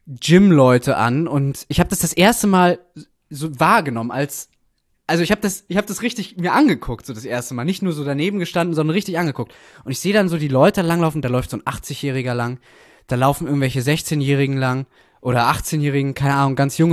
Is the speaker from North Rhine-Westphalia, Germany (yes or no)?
no; Hamburg, Germany; da bin ich halt aufgewachsen in Hamburg